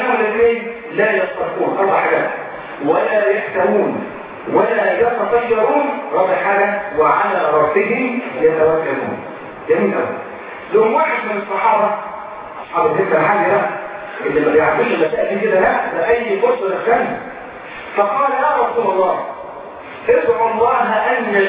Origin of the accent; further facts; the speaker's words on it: Egypt; انا مصري.